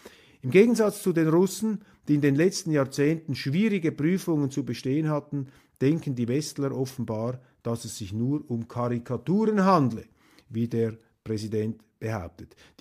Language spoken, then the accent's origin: German; Switzerland; Aber für mich als Schweizer trotzdem sehr beunruhigend